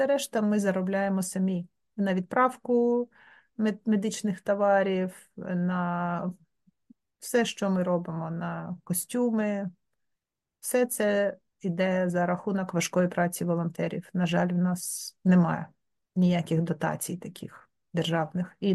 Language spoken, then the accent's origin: Ukrainian; Kharkiv, Kharkiv Oblast, Ukraine; Я сама з Харкова